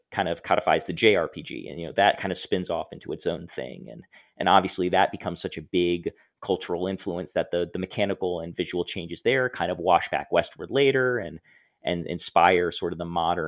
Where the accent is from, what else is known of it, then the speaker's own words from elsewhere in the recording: Clifton, Virginia, United States; I grew up in Clifton, Virginia. It is a small, isolated town surrounded by Northern Virginia